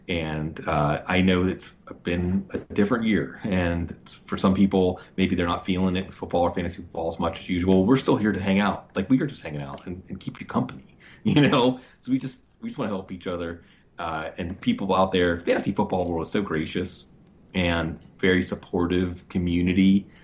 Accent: Pittsburgh, Pennsylvania, United States; Because I'm from Pittsburgh, Western Pennsylvania, born and bred.

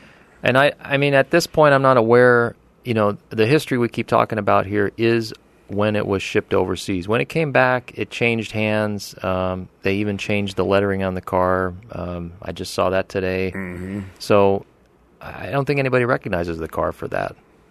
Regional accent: Pennsylvania, United States; Let's see. I started off in Pennsylvania. I grew up out there in the Pocono Mountains, which is eastern Pennsylvania.

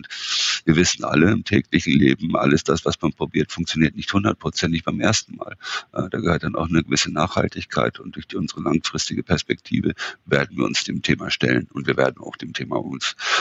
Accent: Northern Germany, Germany; und ich als Norddeutscher habe da schon teilweise meine Schwierigkeiten zu folgen.

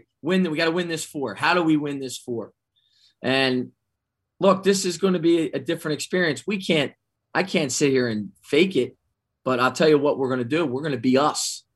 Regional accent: Philadelphia, Pennsylvania, United States; now in Hartford, United States; I know I'm from Philly, but I'm a Hartford guy now.

